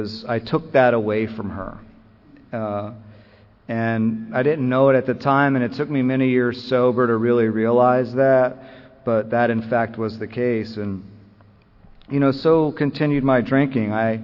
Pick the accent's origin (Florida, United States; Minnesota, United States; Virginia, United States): Florida, United States; Miami; if you're a kid like me growing up in South Florida, in Miami's where I'm from